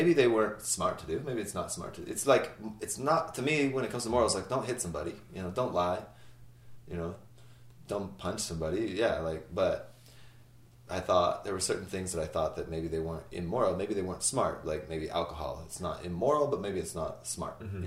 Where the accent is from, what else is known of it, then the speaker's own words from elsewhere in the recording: United States; now in Canada; I live in Canada, but I was born an American.